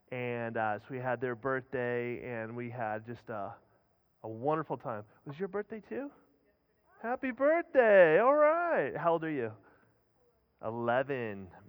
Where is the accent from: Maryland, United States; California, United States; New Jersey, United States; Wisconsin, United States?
California, United States; Lancaster; I was born and raised in Lancaster, right here at AV Hospital. 46 years ago, I was born, and I work right down the street. I live right around the corner from here, so I don't get out much.